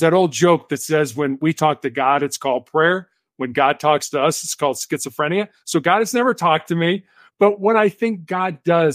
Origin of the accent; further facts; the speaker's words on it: Chicago, Illinois, United States; I grew up on the South Side of Chicago. I am the oldest of three boys.